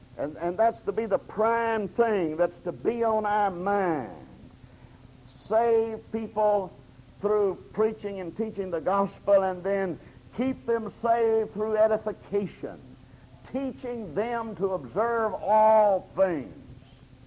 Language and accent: English; Florence, Alabama, United States; The church I was raised in Florence, Alabama, has been in the liberal camp since the late 50s, early 60s.